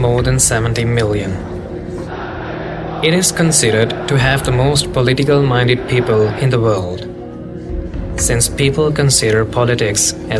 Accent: Faisalabad, Punjab, Pakistan; English is a second language; moved away as an adult; now in Tehran, Iran; I am from Faisalabad, Pakistan.

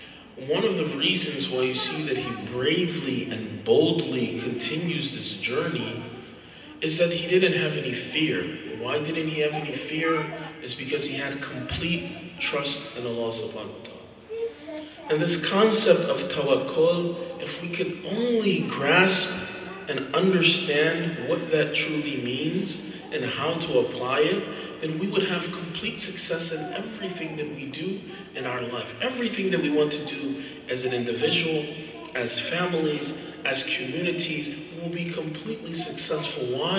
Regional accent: Philadelphia, Pennsylvania, United States; I'm from Philadelphia, and we have really bad neighborhoods and ghettos and projects and things like that.

